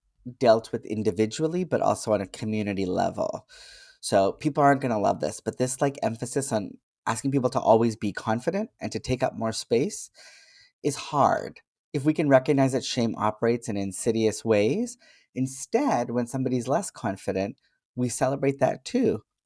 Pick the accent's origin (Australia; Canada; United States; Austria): Canada; born there; I was born in Canada, I speak a certain way